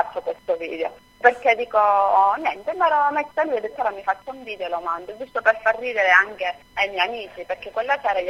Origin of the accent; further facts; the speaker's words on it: Camastra, Sicily, Italy; A me, di Camastra, io amo il mio paese. Per loro non c'è niente, per me c'è tutto. C'è la famiglia, la mia famiglia è Camastra.